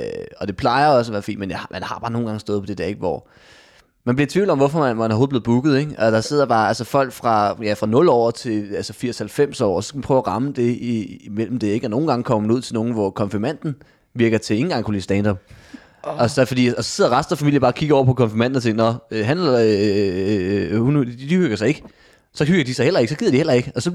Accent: Hedehusene, Capital Region of Denmark, Denmark; Og så sagde jeg, yes, om jeg er fra Vestegnen.

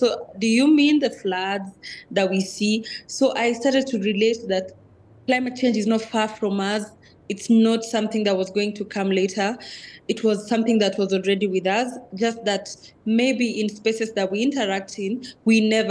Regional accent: Kenya; from Maasai community here in Kenya.

